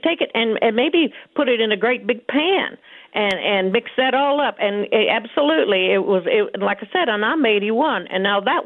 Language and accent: English; Cuba, Missouri, United States; now in Ferguson, United States; Yes, sir. I was raised down around Cuba, Missouri. Haven't ate snow in years, but as a child, absolutely, because I'm 81.